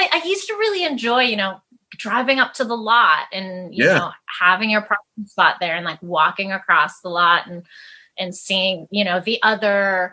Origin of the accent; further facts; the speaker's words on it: Pennsylvania, United States; I'm from Pennsylvania. So watching my home state kind of pull through in a clinch was really satisfying.